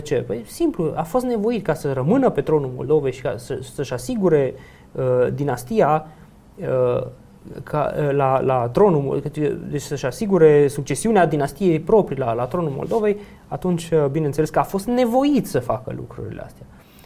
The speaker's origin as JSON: {"language": "Romanian", "region": "Transylvania", "country": "Romania", "said": "Eu sunt ardelean."}